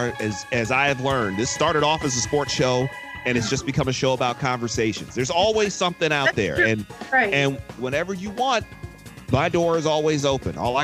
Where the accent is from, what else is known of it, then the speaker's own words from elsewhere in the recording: Detroit, Michigan, United States; I'm 40 years old. I'm black. I grew up in Detroit in the 1980s and 90s.